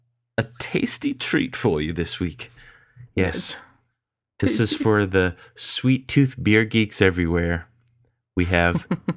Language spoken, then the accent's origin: English; Boston, Massachusetts, United States; from Boston